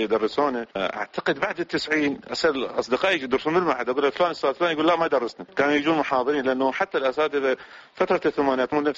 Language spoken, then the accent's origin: Arabic; Iraq; أنا كعراقي بلدي أولى.